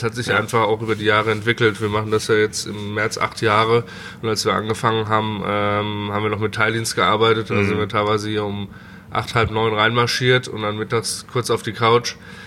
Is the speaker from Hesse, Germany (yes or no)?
yes; Limburg, Hesse, Germany; Also ich bin gebürtig aus Limburg